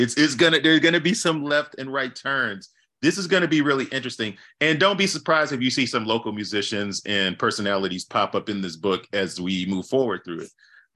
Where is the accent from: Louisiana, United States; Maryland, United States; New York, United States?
Louisiana, United States; New Orleans; I mean, I grew up right in the St. Bernard corridor down the street from Circle Food Store on North Villery. And in that neighborhood. So, you know, definitely a lot of just slightly outside of the Treme